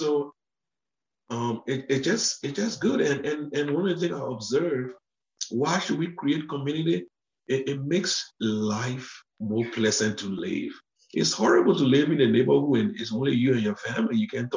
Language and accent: English; Liberia; now in Croydon, United States; Originally from Liberia in West Africa.